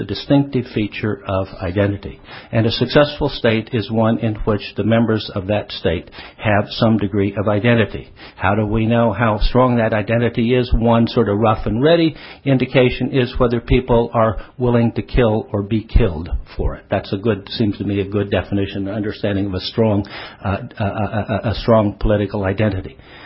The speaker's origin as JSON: {"language": "English", "region": "Texas", "country": "United States", "tie": "born or raised there", "said": "Ed grew up in Brooklyn and I grew up in Texas, and we have strong senses of identity"}